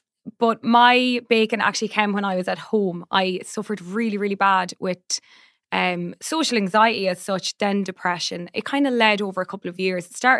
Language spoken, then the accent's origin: English; Ireland